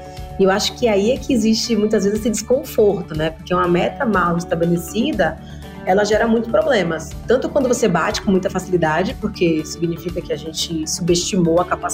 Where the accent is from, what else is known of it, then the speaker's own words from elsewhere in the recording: Bahia, Brazil; Eu também sou baiana, e vocês vão perceber ao longo desse episódio o meu sotaque.